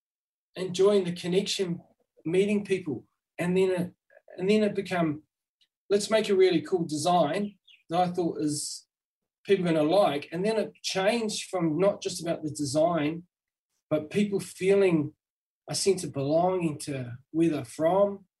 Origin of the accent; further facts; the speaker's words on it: New Zealand; accent: Kiwi; When I go back home, when I come back, all my work, just to say my accent is really strong Kiwi.